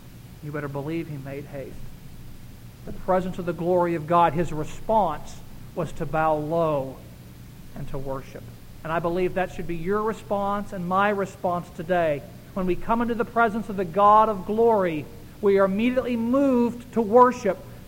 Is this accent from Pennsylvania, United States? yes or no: yes; Pennsylvania, United States; And I grew up in Pennsylvania. We had hard winters there